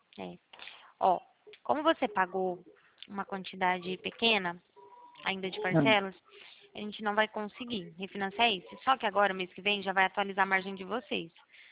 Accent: Araçatuba, São Paulo, Brazil; Eu sou daqui de Araçatuba

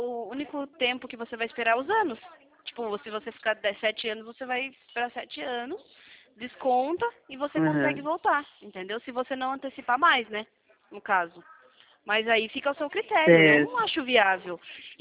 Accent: Sorocaba, São Paulo, Brazil; eu sou de Sorocaba.

